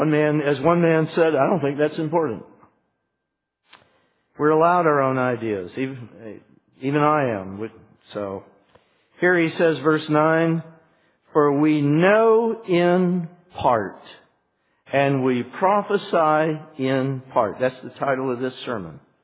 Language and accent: English; Charleston, South Carolina, United States; born there; Anybody here ever been to Folly Beach? Down near Charleston. I was born in Charleston.